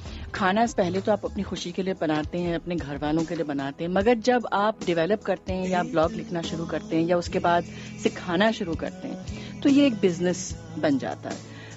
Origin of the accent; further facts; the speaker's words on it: Karachi, Sindh, Pakistan; لیکن جب میں بچپن میں جب میں کراچی میں گرو اپ ہوئی تھی تو میرے کافی سب کزنز لاہور میں رہتے ہیں